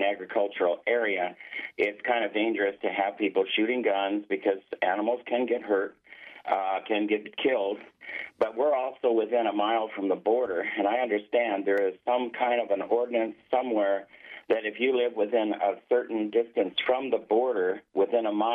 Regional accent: Sumas, Washington, United States; I am a conservative from Sumas.

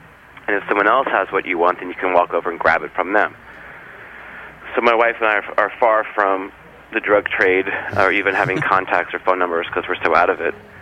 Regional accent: Washington, District of Columbia, United States; And I grew up in Washington, D.C. and had some roots and some ties to Discord

